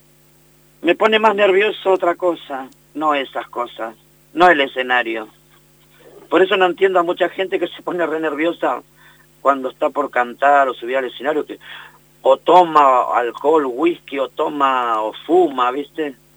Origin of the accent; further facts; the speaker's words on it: Comodoro Rivadavia, Chubut, Argentina; moved away as an adult; also born or lived in Córdoba / Buenos Aires; Yo soy de Comodoro, sí, señorita. Y a los 18 años me fui de acá.